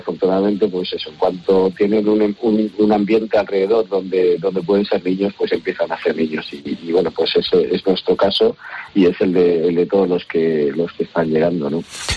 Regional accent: Spain; Yo soy como muchos españoles

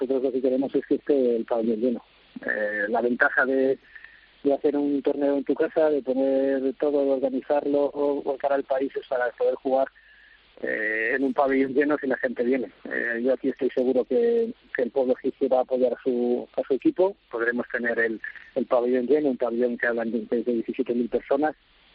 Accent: Spain; a todos los que somos españoles nos gustaría poder volver a España

